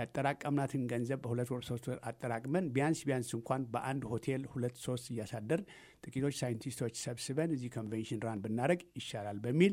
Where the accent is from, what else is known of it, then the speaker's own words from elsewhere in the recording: Tigray, Ethiopia; እኔ የትግራይ ተወላጅ ነኝ፣